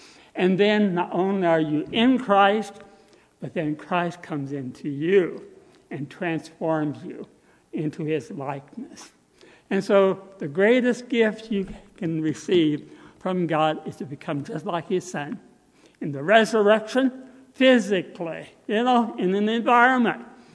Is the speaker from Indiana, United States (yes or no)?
yes; Indiana, United States; Lord Naylor of Indiana, my home state, sent me a certificate of ministry